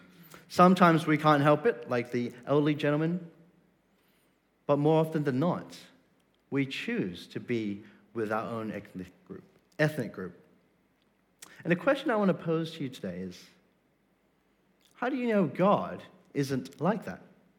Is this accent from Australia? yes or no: yes; Australia; born there; Let me first say that I'm an Australian-born Chinese.